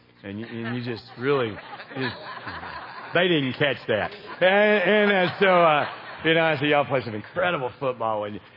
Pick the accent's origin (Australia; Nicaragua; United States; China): United States; the South; Y'all can tell I'm from the South. Britches, pants, up north.